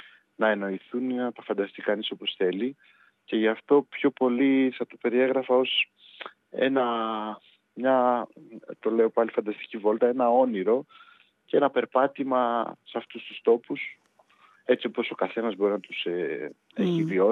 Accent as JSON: {"language": "Greek", "town": "Katafygi", "region": "Western Macedonia", "country": "Greece", "tie": "born or raised there", "said": "Είμαι κιόλας βέβαια από το καταφύγι Κοζάνης."}